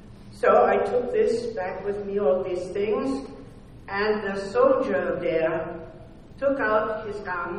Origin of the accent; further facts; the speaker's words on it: Austria; So another soldier recognized my accent. He was Austrian, and so was I. But I had been adopted by a Dutch family.